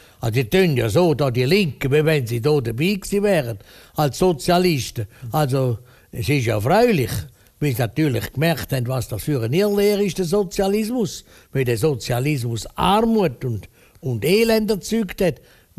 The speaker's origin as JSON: {"language": "German", "region": "Zurich", "country": "Switzerland", "said": "Ich bin ein Zürcher"}